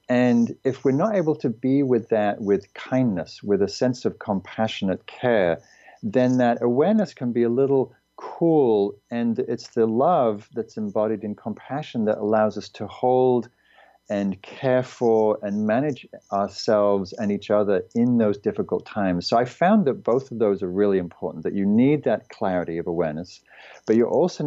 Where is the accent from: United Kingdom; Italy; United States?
United Kingdom; England; I was living in London. I was going to college. I'm from England